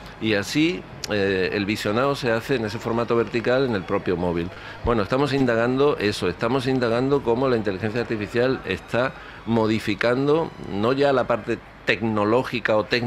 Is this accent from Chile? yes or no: no; Andalusia, Spain; Yo soy andaluz